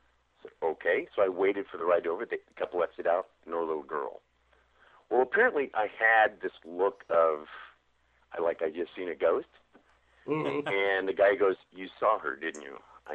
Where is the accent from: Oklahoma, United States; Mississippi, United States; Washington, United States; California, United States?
Oklahoma, United States; I'm learning a lot from my culture, which I'm Osage from Oklahoma